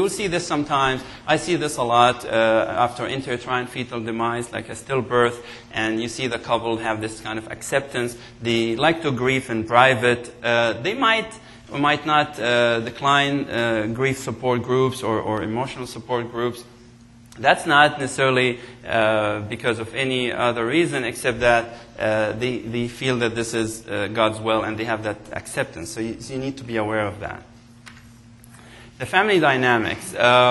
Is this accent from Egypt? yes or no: yes; Egypt; English is a second language; moved away as an adult; also born or lived in Finland / Canada; now in United States; I'm originally from Egypt. I worked there for a few years. I worked in Europe after that, in Finland, and then I came to Canada, and then to the States. And in the States, I worked for about 8 years in Texas, and then recently in Nashville.